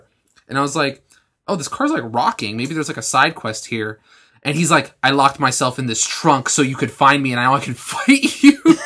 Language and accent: English; Canada; I'm Canadian. I'll go for hockey cards.